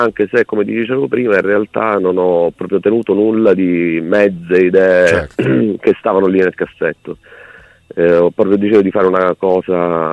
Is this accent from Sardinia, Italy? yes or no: no; Barcellona Pozzo di Gotto, Sicily, Italy; io sono di Barcellona Pozzo di Gotto, okay, che è paese in provincia di Messina.